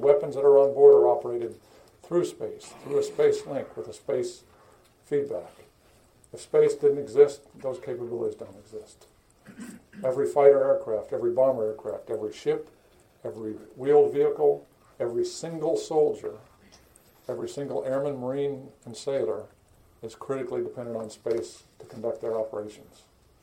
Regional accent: Huntsville, Alabama, United States; Growing up in Huntsville, Alabama, and my dad came to Alabama in 1965 with the Apollo program.

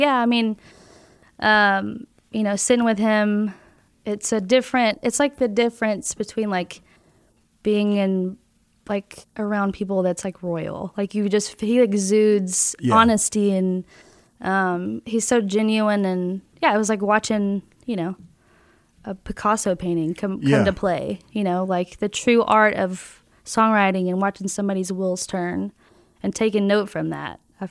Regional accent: Woodville, Texas, United States; also born or lived in Port Arthur; Woodville is my hometown where I was raised.

